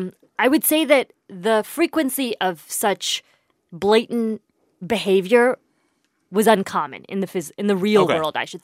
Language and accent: English; Indiana, United States; part of growing up in Indiana, though, gave you this armor, this ability to sort of figure out how you navigate these spaces, these very white worlds.